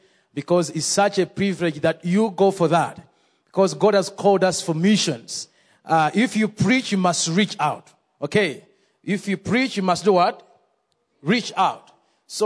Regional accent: Uganda; I come from Uganda, as you've heard. I am married. I have one little daughter, 9 months. So I'm going back home to meet my family.

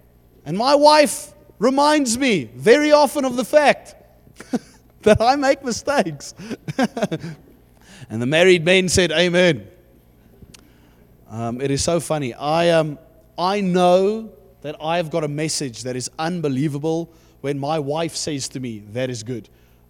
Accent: Johannesburg, Gauteng, South Africa; now in Stellenbosch, South Africa; I'm from Stellenbosch. I'm originally from Johannesburg.

